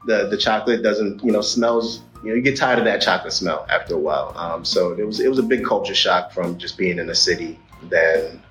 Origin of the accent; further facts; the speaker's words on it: Staten Island, New York, United States; I was from Staten Island, New York, in the 90s. I don't know if you've heard of Shaolin, but … that's where I lived and that's where I tried to thrive.